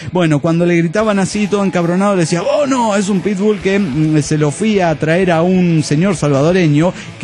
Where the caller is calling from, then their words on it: Angamacutiro, Michoacán, Mexico; de Angamacutiro, México.